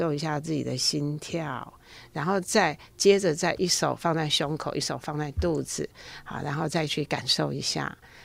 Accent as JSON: {"language": "Chinese", "town": "Hualien", "region": "Hualien County", "country": "Taiwan", "said": "我们花莲人嘛，刚开始嘛哈、我们习惯了"}